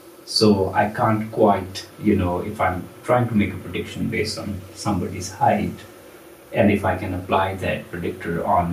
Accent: Pakistan; I say this because I'm from Pakistan

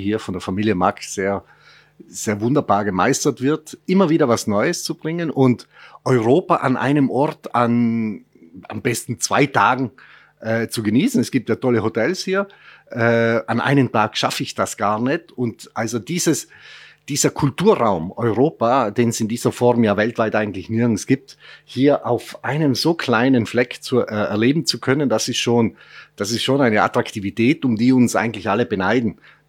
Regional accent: Italy; German is a second language; Also ich komme aus Italien

